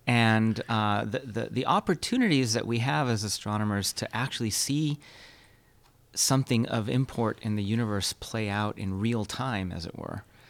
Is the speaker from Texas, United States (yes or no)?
no; Los Angeles, California, United States; I grew up in Los Angeles. There were no stars to see.